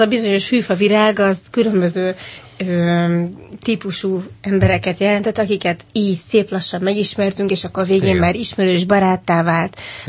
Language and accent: Hungarian; Kaposvár, Somogy, Hungary; a Csiki Gergely Színházban nőttem föl Kaposváron, a szüleim ott voltak zenészek